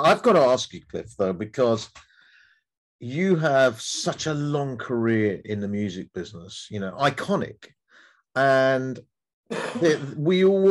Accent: United Kingdom; And that's not because I'm a Brit.

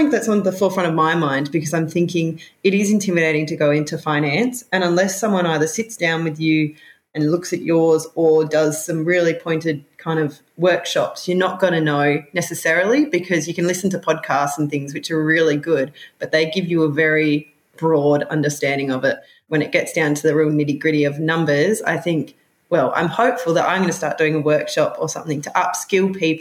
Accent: Bindoon, Western Australia, Australia; I'm from Bindoon, and I work as a farm management consultant in the eastern and northern wheatbelt of WA.

